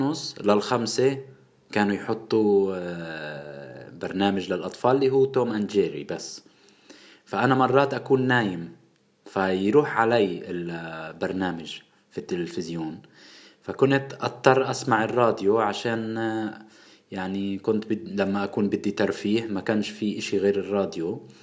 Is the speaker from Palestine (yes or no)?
yes; Jerusalem, Palestine; مرة وأنا صغير كنت ماشي بالقدس مع أبوي